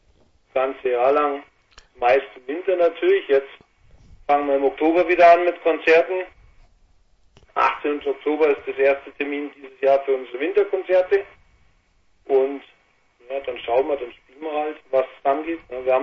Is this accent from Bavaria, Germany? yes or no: yes; Weilheim, Bavaria, Germany; Wir sind aus Weilheim in Oberbayern.